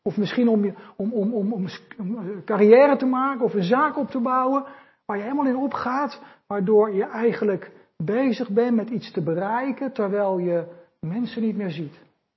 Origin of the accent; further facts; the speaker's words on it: The Hague, South Holland, Netherlands; ik ben zelf opgegroeid in Scheveningen, Den Haag. En daar werd in mijn tijd veel gevochten op straat.